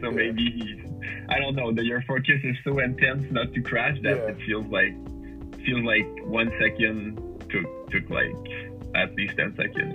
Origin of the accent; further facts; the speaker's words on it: Canada; I'm from Canada.